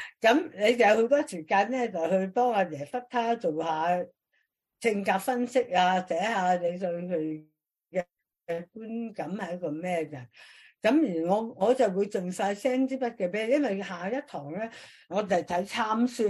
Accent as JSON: {"language": "Cantonese", "region": "Guangdong", "country": "China", "said": "我哋即係廣東人啦，即係唔係嗰啲練過嗰啲啊？一般廣東人咧，佢講唔到嘅，因為我哋廣東人唔卷嚟噶嘛"}